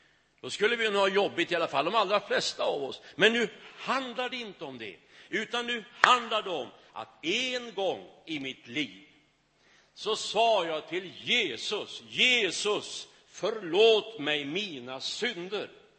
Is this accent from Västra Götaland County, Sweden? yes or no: yes; Skövde, Västra Götaland County, Sweden; also born or lived in Småland; Jag växte upp i Skövde. Även om jag är född i Småland, jag håller hårt på det. Jag är smålänning.